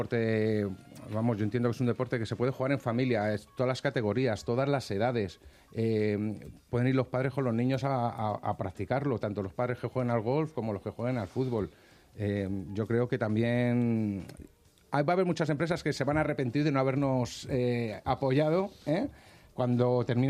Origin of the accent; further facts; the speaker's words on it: Móstoles, Community of Madrid, Spain; Yo soy de Móstoles, sí. Yo soy de Móstoles